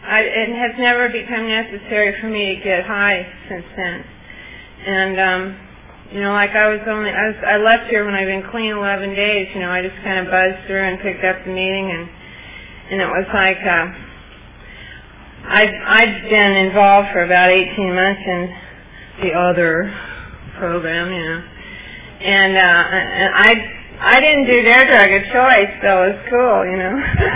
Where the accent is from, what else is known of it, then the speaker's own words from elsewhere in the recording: Borrego Springs, California, United States; I'm an addict from Borrego Springs.